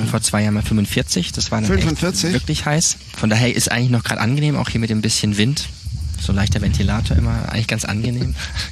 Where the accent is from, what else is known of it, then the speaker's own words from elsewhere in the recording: Baden-Württemberg, Germany; Ich bin aufgewachsen in Süddeutschland, Südbaden. Eins von 4 Kindern meiner Eltern.